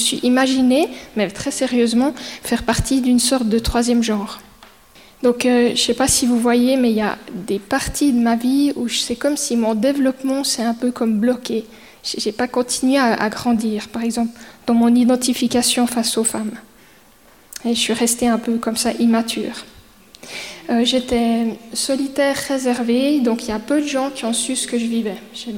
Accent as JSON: {"language": "French", "town": "Le Puy-en-Velay", "region": "Auvergne-Rhône-Alpes", "country": "France", "tie": "born or raised there", "said": "Donc, je viens d'ici, j'ai grandi à Puy. J'ai un petit frère, une grande sœur. Mes parents sont chrétiens et viennent du milieu réformé."}